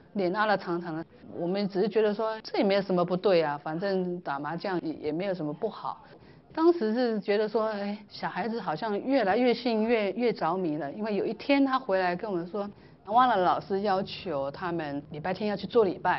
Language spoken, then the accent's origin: Chinese; Taiwan; 那这是我们台湾人都是就是这样子被教导啊